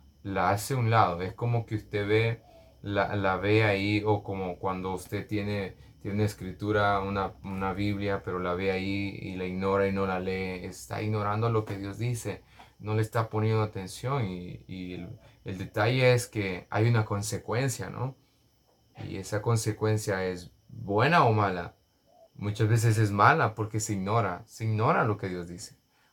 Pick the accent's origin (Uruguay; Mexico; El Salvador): El Salvador; como decimos salvadoreños, no cuadran.